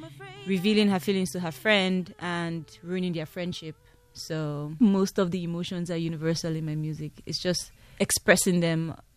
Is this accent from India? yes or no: no; Nigeria; now in Los Angeles, United States; part of who I am is a Nigerian.